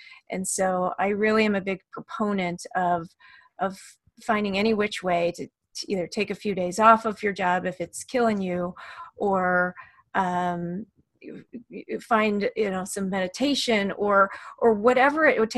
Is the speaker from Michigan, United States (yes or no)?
yes; Detroit, Michigan, United States; moved away as an adult; now in Portland, United States; So I moved to Portland 8 years ago, almost 8 years ago today, from Michigan. I grew up in Metro Detroit, and I had a young daughter at the time